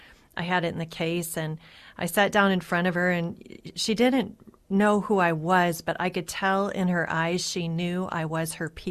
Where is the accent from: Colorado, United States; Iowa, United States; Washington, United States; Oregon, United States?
Iowa, United States; You know, I grew up in North Iowa, and so that's about a 9-hour trip back to visit my family.